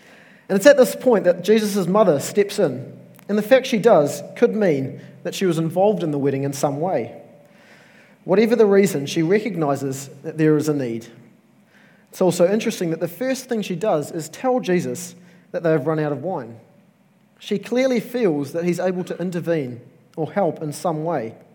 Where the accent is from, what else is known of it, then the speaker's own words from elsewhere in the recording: India; I got married last year, and being Indian, one of the questions that I was commonly asked by some friends was, "Is your wedding going to be a week long?"